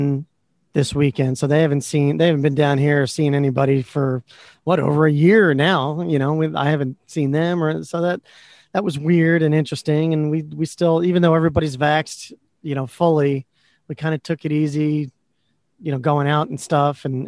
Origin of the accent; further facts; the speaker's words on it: United States; We're American, Steph. This is what we do.